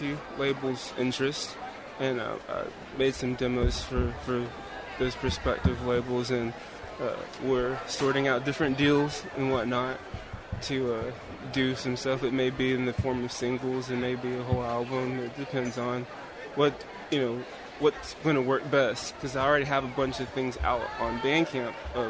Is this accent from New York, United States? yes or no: no; Columbus, Georgia, United States; I mean, where I grew up back in Columbus, Georgia, we had like a little small group of people